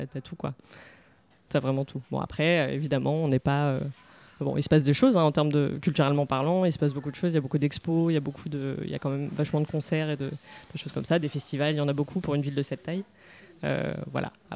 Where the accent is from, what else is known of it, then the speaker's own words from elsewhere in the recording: Douarnenez, Brittany, France; je suis née à Douarnenez, j'ai grandi ici, à Tréboul, très exactement, de l'autre côté du pont. Et j'ai été à l'école ici. Ensuite, je suis partie pour mes études à Lorient, notamment. Et puis, j'ai eu envie de revenir